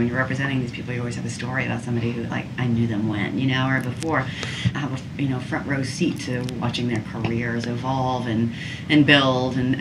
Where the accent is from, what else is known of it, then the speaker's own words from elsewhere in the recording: Washington, United States; I'm actually from Washington State. I got over to New York when I went to law school at Cornell. I had gone to undergrad at University of Washington.